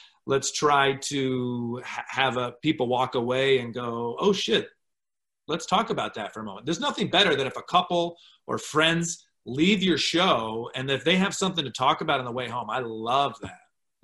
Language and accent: English; Michigan, United States; And as an American, as a privileged white kid growing up in Michigan, it stunned me.